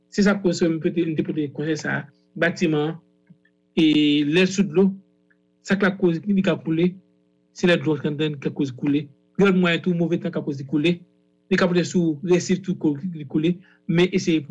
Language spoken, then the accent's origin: French; Haiti; on parle d'actualité en tant que nation, en tant que peuple, en tant qu'haïtien